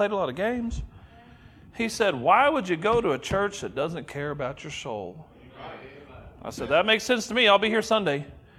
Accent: Oklahoma City, Oklahoma, United States; I grew up in Oklahoma City. I rode a bus to Windsor Hills Baptist Church at that time.

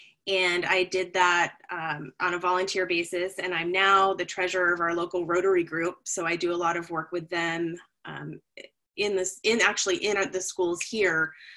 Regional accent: Alaska, United States; also born or lived in New York, United States; I am originally from Alaska, and so I started teaching. I taught public speaking for many years at the University of Alaska Fairbanks. And from there, I moved on to a college in upstate New York

